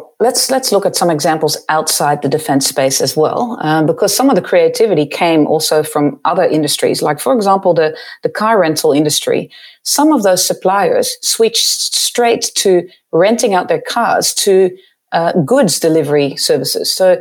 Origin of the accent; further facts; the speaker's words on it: Netherlands; English is a second language; The military in the Netherlands, actually, that's my home country.